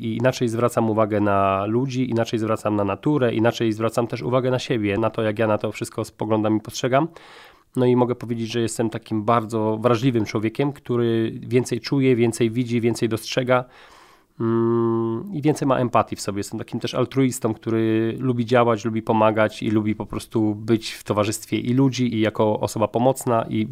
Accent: Mąkoszyce, Opole Voivodeship, Poland; Wychowałem się w małej miejscowości, w Mąkoszycach i tam bardzo dużo jako dzieciak spędzałem czasu w naturze, w lesie

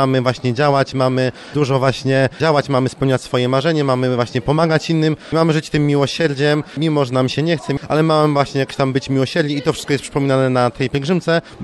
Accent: Syców, Lower Silesian Voivodeship, Poland; jestem z Sycowa ogólnie, zawsze się identyfikuję z Sycowem i to po prostu zawsze na pierwszym miejscu będzie pielgrzymka sycowska, no bo stąd wyrosłem. To jest moja rodzinna parafia

